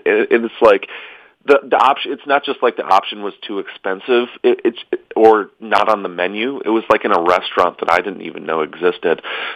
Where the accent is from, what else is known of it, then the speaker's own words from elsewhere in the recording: Adrian, Michigan, United States; I grew up in Adrian, Michigan. You know, a pretty small place in terms of this world.